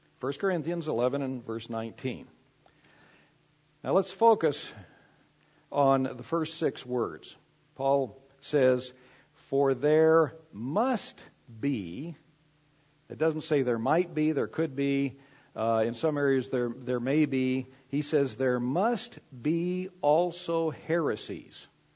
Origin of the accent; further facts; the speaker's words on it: Texas, United States; I grew up in West Texas, and there's a saying in West Texas that about someone who is not the real deal.